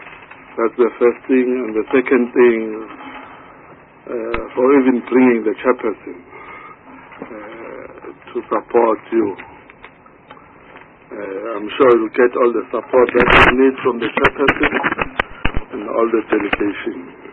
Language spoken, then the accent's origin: English; KwaZulu-Natal, South Africa; from KwaZulu-Natal.